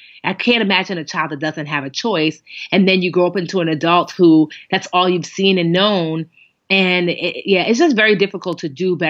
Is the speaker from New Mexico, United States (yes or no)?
no; Westfield, New Jersey, United States; growing up in Westfield with an excellent education